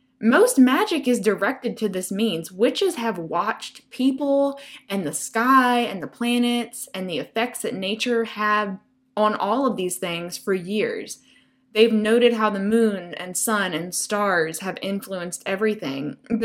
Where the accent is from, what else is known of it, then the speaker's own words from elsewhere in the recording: the South, United States; I grew up in the South, and most of my family members grew up in the church